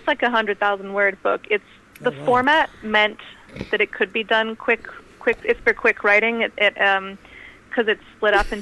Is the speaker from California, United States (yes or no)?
yes; California, United States; also born or lived in London; I was born in London, but I grew up in California. Aye. But then I came back to the UK to do grad school and to start my career, and now I've only just moved back to the US.